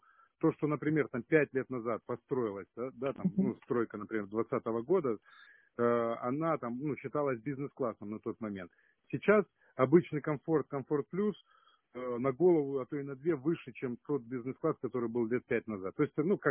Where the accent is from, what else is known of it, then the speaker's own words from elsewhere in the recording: Krasnodar, Krasnodar Krai, Russia; Я сам из Краснодара, я родился в центре, там где здание с часами, театр драмы